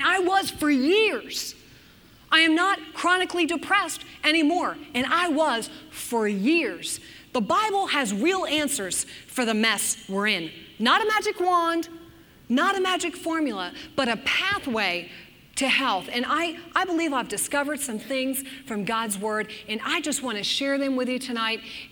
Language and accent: English; New Jersey, United States; I grew up in a very industrial region of the country. I grew up in New Jersey, and so you've got New York City, Philadelphia, and Baltimore all surrounding us.